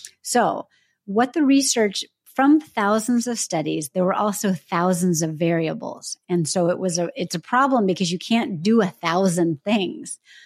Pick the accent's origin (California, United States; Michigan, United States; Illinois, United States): California, United States; I'm from California.